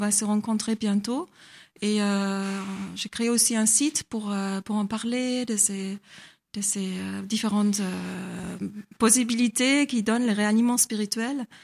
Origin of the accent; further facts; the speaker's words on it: Germany; now in France; J'habite maintenant en France, mais je viens d'Allemagne.